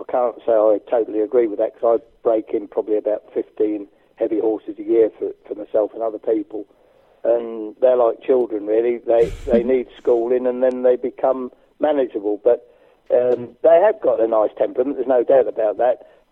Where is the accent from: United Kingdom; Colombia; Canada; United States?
United Kingdom; East of England; but then I am from Suffolk.